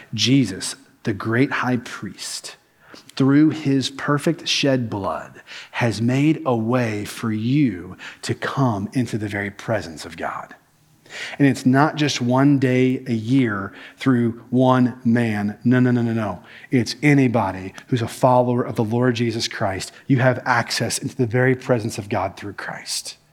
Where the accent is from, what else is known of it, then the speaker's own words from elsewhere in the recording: Kentucky, United States; I'm from Kentucky, y'all. Please be patient, okay?